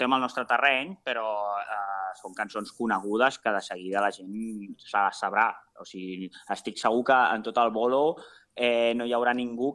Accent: Sant Quirze del Vallès, Catalonia, Spain; nosaltres som del Vallès, jo de Sant Quirze, i el meu company és de Rubí, el Toni.

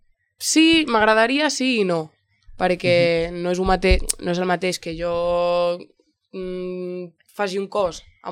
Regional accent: Castellar del Vallès, Catalonia, Spain; Jo he vingut aquí perquè sóc de castellà, jo sóc de castellà

